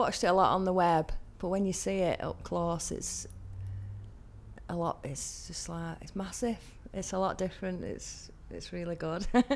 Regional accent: Wigan, North West England, United Kingdom; I'm 40 and I'm from Wigan.

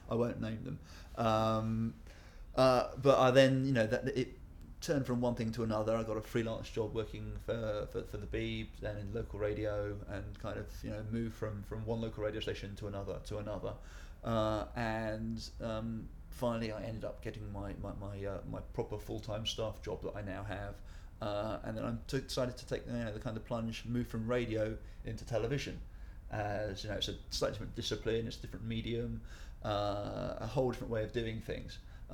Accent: London, United Kingdom; also born or lived in Guildford / Southampton; I am 37, yeah, just about 37 still. And I'm from Chiswick in West London.

